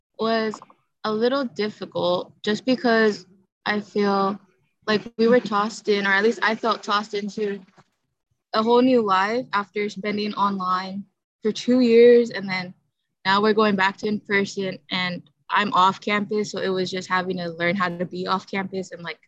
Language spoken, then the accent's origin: English; Bakersfield, California, United States; I'm in Riverville, and I'm from Bakersfield. So I went home for the break.